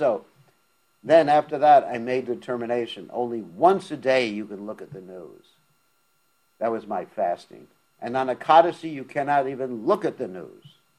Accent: United States; born there; I was born in the United States. I can become president.

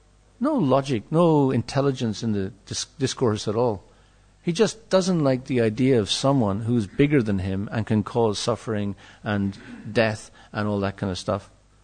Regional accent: Ireland; Take the fact that I'm Irish seriously.

